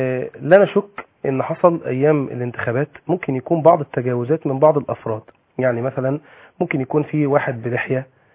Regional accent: Egypt; القضاء عندنا في مصر نزيه

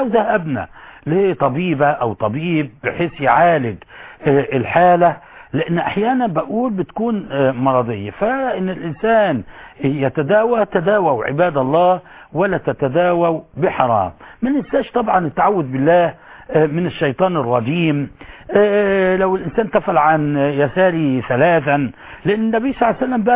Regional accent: Cairo, Cairo Governorate, Egypt; من القبور الوهمية الموجود عندنا في القاهرة

